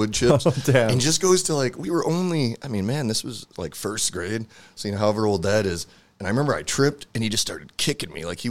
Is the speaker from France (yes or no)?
no; Michigan, United States; so I grew up in Michigan and Flint is pretty close